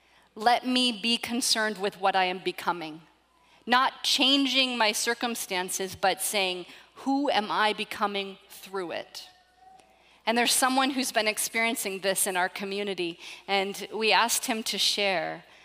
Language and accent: English; Seattle, Washington, United States; which I'm from Seattle and not a coffee drinker, I know, disgrace to my whole home city